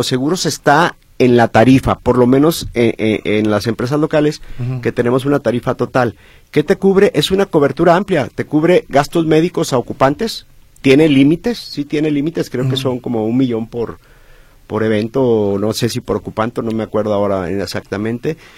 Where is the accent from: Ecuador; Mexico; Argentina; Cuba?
Mexico; Nosotros en pesos, sí, claro, somos